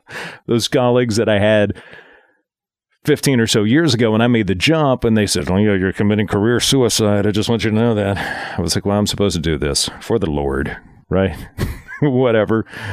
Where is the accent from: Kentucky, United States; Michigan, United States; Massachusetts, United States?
Kentucky, United States; Graffenburg; It's from my shade tree mechanic experiences growing up in Graffenburg. Thank you much. Kentucky, tiny little backwoods community where if we had a car, it was one of five in the yard that we worked on repeatedly from spare parts from the others.